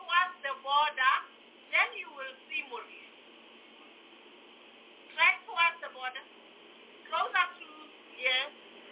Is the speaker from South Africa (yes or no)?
no; Lesotho; One goes towards the end of the country when you look at the map, towards the south, the southern part of the country.